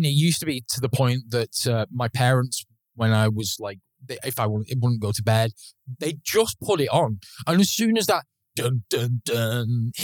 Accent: Manchester, North West England, United Kingdom; I grew up in Manchester, obviously up north, and so streets of terraced housing.

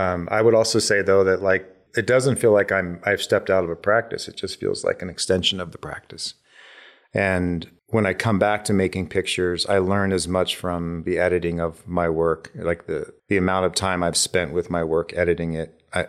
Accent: Ohio, United States; Well, I grew up in the Midwest in Ohio.

